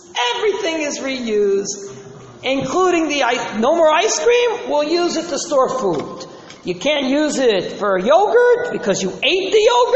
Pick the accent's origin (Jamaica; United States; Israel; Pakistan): Israel; When I was a kid growing up in Israel, my parents told me everything in Israel is expensive.